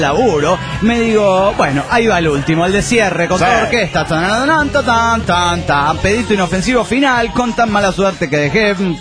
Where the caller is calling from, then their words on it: Córdoba, Argentina; de Córdoba, Argentina.